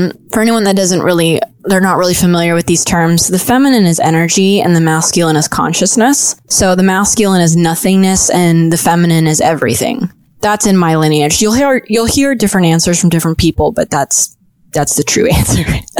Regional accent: Boulder, Colorado, United States; now in New York, United States; I come from Boulder, which is really, like, easy place to live.

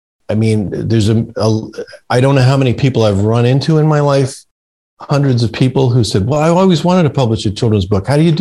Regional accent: New London, Connecticut, United States; I grew up in New London, Connecticut, so I wasn't afraid of being in New York

